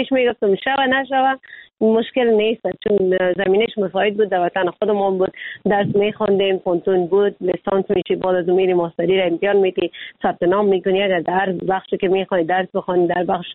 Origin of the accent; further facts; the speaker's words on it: Afghanistan; خود ما افغان هستیم